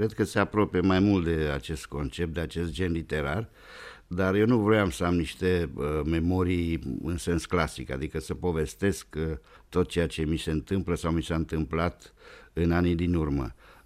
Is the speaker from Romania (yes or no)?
yes; Maramureș County, Romania; La un moment dat în satul meu din Maramureș a venit o trupă de circari